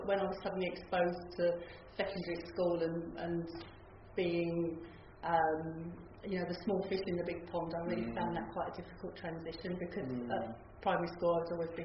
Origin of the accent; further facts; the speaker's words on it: Holloway, London, United Kingdom; born there; I was born in Holloway